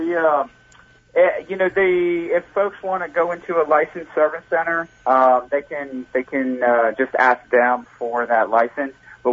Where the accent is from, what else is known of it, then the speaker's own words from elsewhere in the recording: Louisiana, United States; I come from Louisiana, and we fish a lot of blue catfish down there.